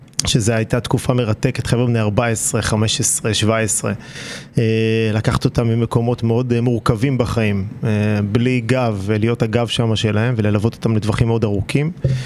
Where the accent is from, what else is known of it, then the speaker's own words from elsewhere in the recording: Even Yehuda, Central District, Israel; טוב, אז גדלתי באבן יהודה, שהייתה אז מושבה של בערך 3,000 איש